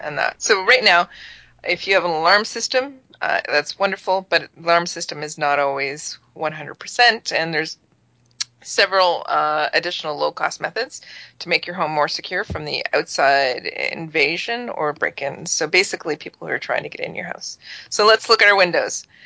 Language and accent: English; Kingston, Ontario, Canada; So this is actually happening in my hometown of Kingston